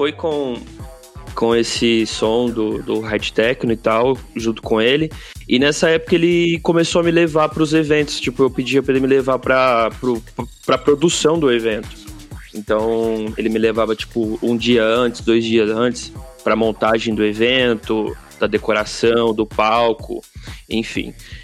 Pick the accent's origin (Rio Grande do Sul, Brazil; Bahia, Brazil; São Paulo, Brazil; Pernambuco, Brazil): São Paulo, Brazil; Barretos; da minha cidade onde eu moro, que é Barretos, interior de São Paulo. É onde eu nasci, é onde eu moro.